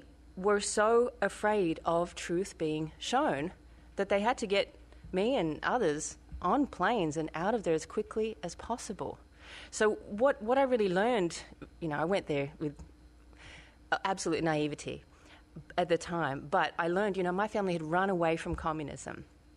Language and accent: English; Australia; I'm an Australian citizen.